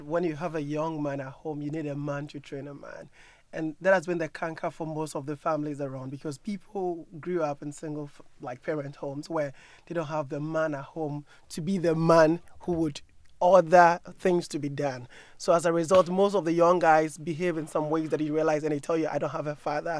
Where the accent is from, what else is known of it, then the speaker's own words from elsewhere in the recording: Ghana; I grew up in Ghana.